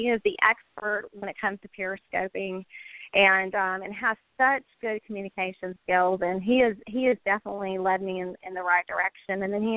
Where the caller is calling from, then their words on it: Florida, United States; Hey, Sean … from Stop Choppy, Florida.